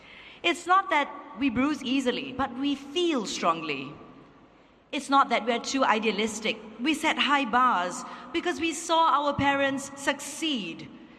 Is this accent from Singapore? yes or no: yes; Singapore; And as a Singaporean, I'm stepping forward because I want to build a Singapore that is kind to one another